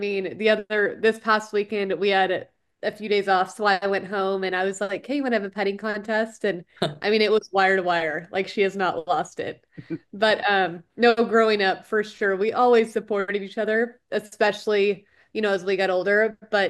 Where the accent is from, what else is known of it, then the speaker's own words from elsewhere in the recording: Richardson, Texas, United States; I grew up since I was born in Richardson, Texas, just north of Dallas